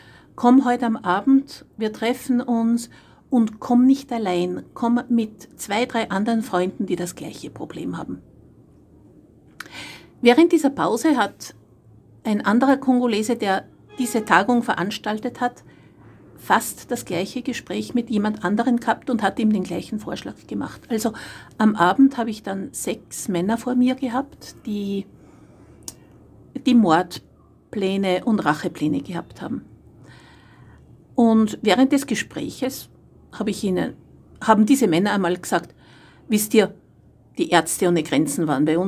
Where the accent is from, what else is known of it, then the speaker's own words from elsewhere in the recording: Austria; now in France; Grüß Gott … Ich bin Österreicherin, ich lebe in Frankreich.